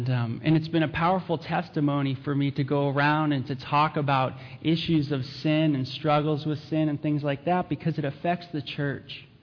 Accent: San Fernando Valley, California, United States; But I am from San Fernando Valley in California, and I am from a non-Christian background.

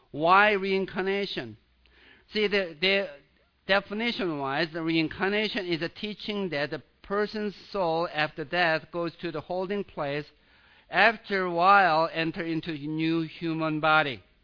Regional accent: Sweden; There is a great word from my home country, Sweden.

